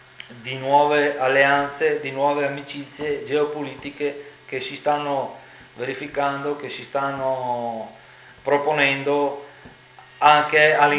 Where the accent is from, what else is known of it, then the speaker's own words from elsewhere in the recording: Veneto, Italy; Ecco, dunque, per noi come veneti, questo momento di crisi, questo momento che potrebbe essere da un certo punto di vista oscuro, potrebbe aprire delle nuove vie